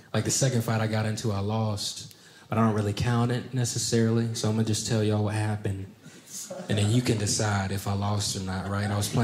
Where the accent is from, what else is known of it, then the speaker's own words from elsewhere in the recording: North Carolina, United States; No, man, it's been a lot of fun growing up in North Carolina. I grew up broke, though.